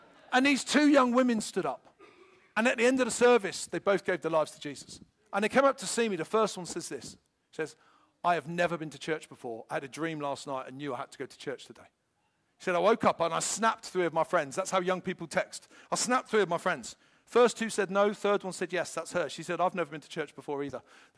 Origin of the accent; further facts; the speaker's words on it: United Kingdom; Forgive me, I can't do Z, I'm British.